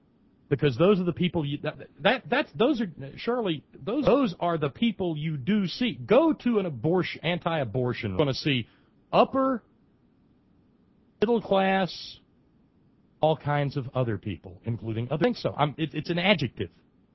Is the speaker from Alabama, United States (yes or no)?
yes; Alabama, United States; But for my part, I was raised in Alabama.